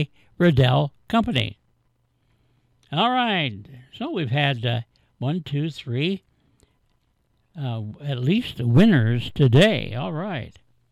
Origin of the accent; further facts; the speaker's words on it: Bucyrus, Ohio, United States; Of course, I grew up in Bucyrus, and that was the major employer in Bucyrus.